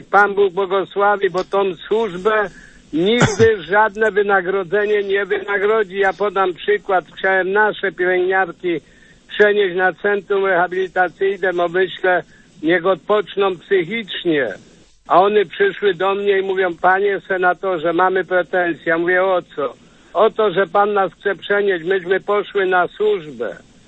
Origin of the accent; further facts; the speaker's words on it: Strusy, Lesser Poland, Poland; Akurat ja jestem ze Strus, powiatu sądeckiego.